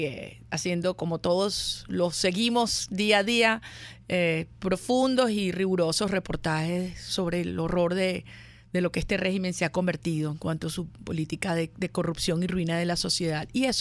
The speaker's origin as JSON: {"language": "Spanish", "country": "Venezuela", "said": "mi agradecimiento como venezolana"}